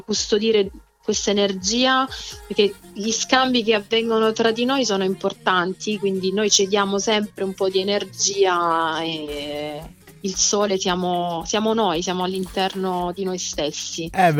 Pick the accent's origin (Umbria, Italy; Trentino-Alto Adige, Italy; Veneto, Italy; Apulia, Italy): Apulia, Italy; Mesagne; sono di Mesagne, il mio paese. Mesagne, proprio si chiama, sì.